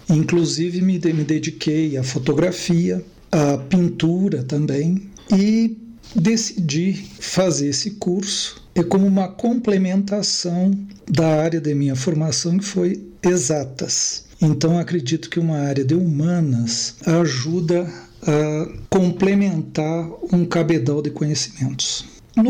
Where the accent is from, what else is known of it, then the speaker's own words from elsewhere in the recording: Bagé, Rio Grande do Sul, Brazil; moved away as an adult; now in Brasília, Brazil; sou natural de Bagé, no Rio Grande do Sul, tenho 64 anos e 40 anos de Brasília.